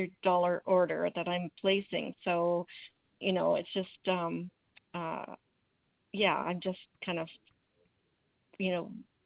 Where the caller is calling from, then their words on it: Vancouver, British Columbia, Canada; I'm calling from Vancouver, Canada.